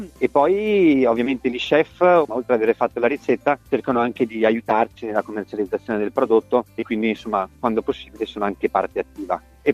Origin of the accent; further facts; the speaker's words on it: Trento, Trentino-Alto Adige, Italy; Io sono di Trento